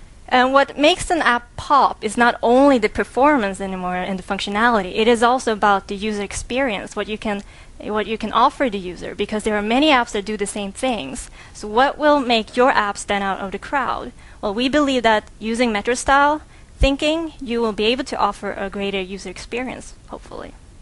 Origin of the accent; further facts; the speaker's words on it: Stockholm, Stockholm County, Sweden; And from that, I guess you can draw the conclusion that I'm born and raised in Sweden. I'm a technical evangelist from Microsoft, and I'm based in Sweden, in Stockholm, actually. And that was where I grew up. My parents are both Chinese